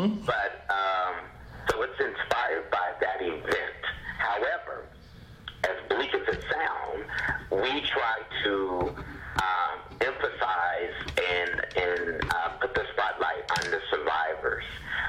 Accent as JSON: {"language": "English", "town": "Indio", "region": "California", "country": "United States", "tie": "born or raised there", "said": "I grew up in Indio, California, in the desert."}